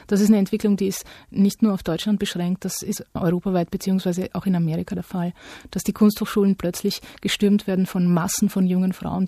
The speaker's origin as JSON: {"language": "German", "region": "Vienna", "country": "Austria", "moved": "yes", "lives_now": "Berlin, Germany", "said": "Ich komme aus Wien und die Wiener sind ja nicht gerade berühmt für ihre konstruktive Haltung."}